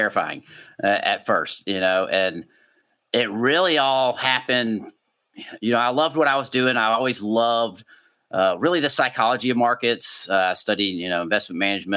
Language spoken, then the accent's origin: English; the South, United States; Growing up in the South, obviously we didn't teach things like that.